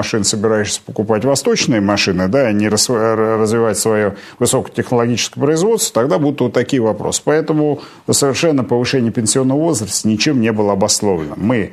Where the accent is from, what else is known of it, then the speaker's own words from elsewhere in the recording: Tula, Tula Oblast, Russia; Я сам из Тулы, и я благодарен своим землякам